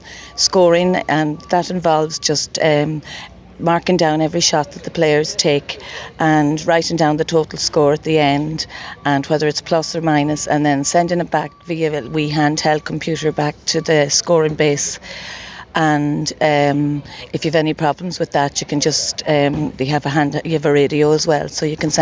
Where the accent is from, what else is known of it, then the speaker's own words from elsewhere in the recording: Carrick-on-Shannon, Connacht, Ireland; Yeah, well, I'm originally from Carrick and Shannon, so I'm up here 35 years